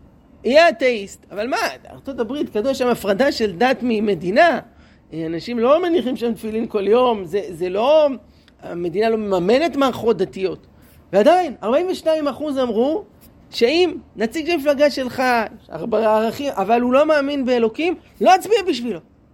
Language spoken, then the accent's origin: Hebrew; Jerusalem, Jerusalem District, Israel; בתור ילד גדלתי בירושלים, כל שנה עריקות דגלים